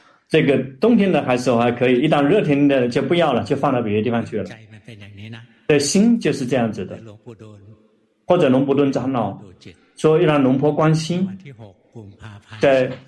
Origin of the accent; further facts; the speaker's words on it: Thailand; Chinese is a second language; 正精进我们泰国人这个翻译为正确的精进